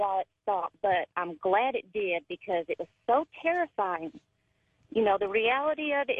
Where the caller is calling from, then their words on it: Texas, United States; from Texas.